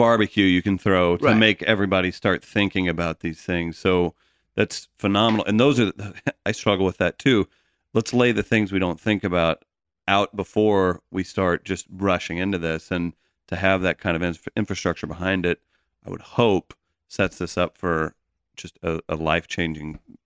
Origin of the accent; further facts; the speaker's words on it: Farmington, Missouri, United States; I'm from Farmington, Missouri.